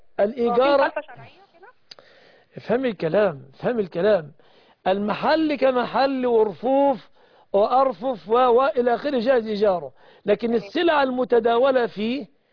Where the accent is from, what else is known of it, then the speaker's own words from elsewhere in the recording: Egypt; بلادنا مصر